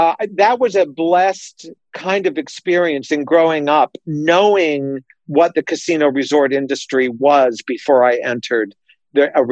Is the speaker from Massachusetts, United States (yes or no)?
no; Las Vegas, Nevada, United States; also born or lived in Salt Lake City; Well, I was almost born in Las Vegas. My father moved the family there when I was three. I was born in Salt Lake City.